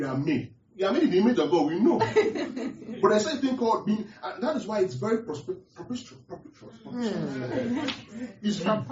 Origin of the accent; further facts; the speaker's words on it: South West, Nigeria; I come from the Yoruba part of the world, right? West Africa, West Nigeria, I'm from the West.